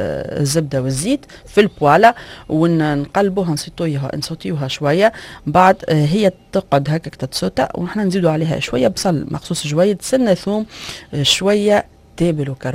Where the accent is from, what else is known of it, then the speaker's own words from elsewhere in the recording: Tunisia; ودخلت توا ثقافه الكريم فريش في الكوجينه عندنا في تونس.